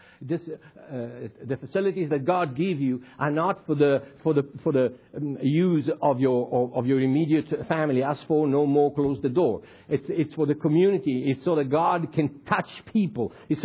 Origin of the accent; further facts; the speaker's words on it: South Africa; And so I feel as a South African, and I feel that my land, like the rest of the world for that matter